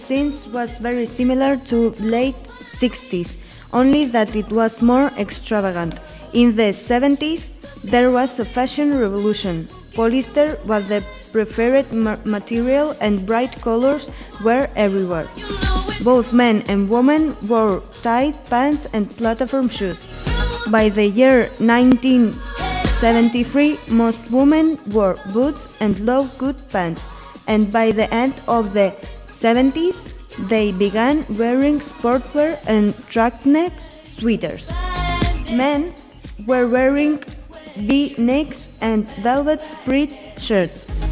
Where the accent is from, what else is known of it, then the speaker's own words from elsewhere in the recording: Ukraine; now in Madrid, Spain; I'm 20 years old. I'm from Ukraine, but I live in Madrid.